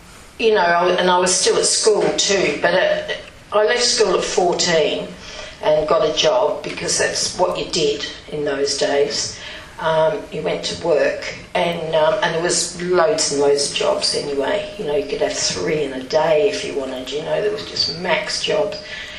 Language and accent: English; Chichester, South East England, United Kingdom; also born or lived in Stanmore; But I was born in Middlesex, and in a place called Stanmore. And when I was about four, my family moved to Chichester, a nice little village just outside Chichester, very twee.